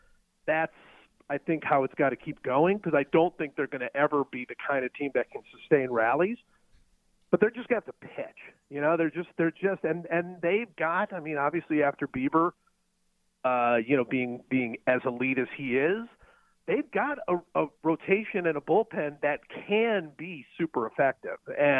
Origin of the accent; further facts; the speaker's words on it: Cleveland, Ohio, United States; everything that I felt growing up in Cleveland as a young baseball fan is in this book.